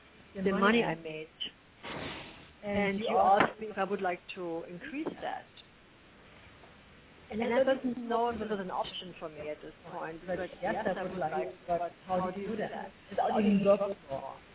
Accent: Germany; English is a second language; Growing up in Germany, that's just what we do. We work hard.

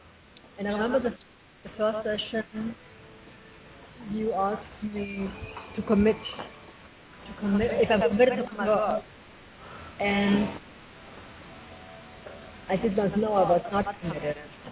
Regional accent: Germany; English is a second language; Growing up in Germany, that's just what we do. We work hard.

